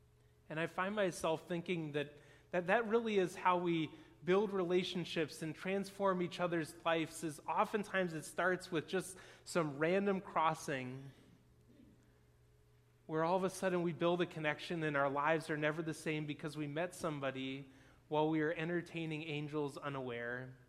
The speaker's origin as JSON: {"language": "English", "region": "Michigan", "country": "United States", "said": "And I was like, well, I'm from Michigan."}